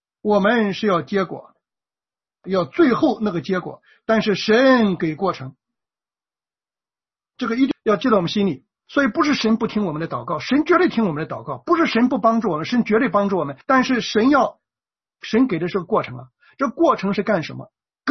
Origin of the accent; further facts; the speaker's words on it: China; 所以我们中国人是个伪君子文化